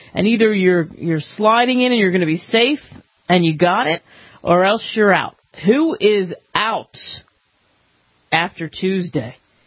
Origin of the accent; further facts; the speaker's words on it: New York, United States; also born or lived in Philadelphia; Since I grew up partially in New York and then we moved down to the road in Philly, when I was a kid, nothing was more exciting to me.